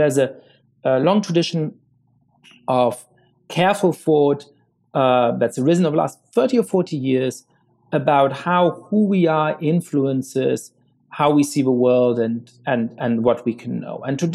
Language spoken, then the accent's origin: English; New York City, New York, United States; as a black man growing up in New York City, a lot of the times you would experience stop and frisk tactics